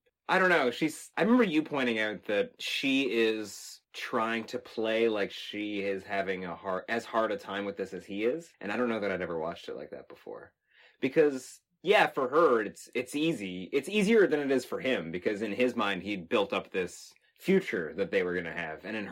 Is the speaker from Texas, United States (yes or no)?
yes; Texas, United States; And I remember growing up in Texas in an area where you could go outside in the middle of the night and scream, and nobody would hear it.